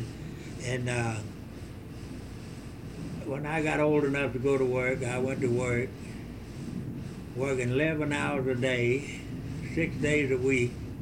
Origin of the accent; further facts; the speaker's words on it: Spray, North Carolina, United States; also born or lived in Henry County, Virginia; In fact, I was born in Henry County, Virginia. And then we moved to Rockingham County up yet, what they call Spray then. And that's where I grew up at.